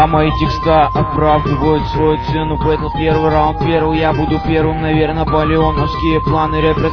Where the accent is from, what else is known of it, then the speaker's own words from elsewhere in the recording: Astana, Kazakhstan; Я из Астаны, парни